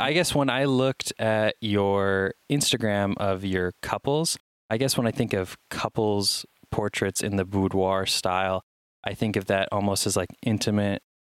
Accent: United States; forgive my ignorance because I'm American

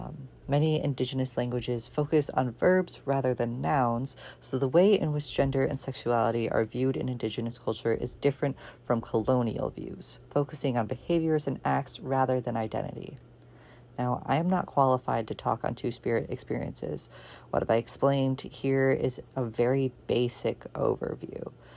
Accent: Michigan, United States; In my home state of Michigan, there's a bill in the state Senate proposed by 12 Republican senators

